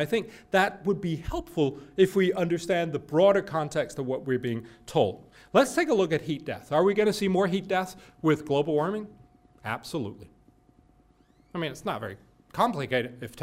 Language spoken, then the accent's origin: English; Denmark; I'm from Denmark, maybe we'd like a little more heat